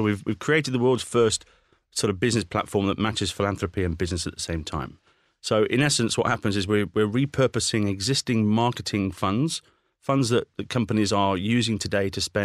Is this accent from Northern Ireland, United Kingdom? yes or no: no; Nottingham, East Midlands, United Kingdom; It must be something to do with the fact that I'm from Nottingham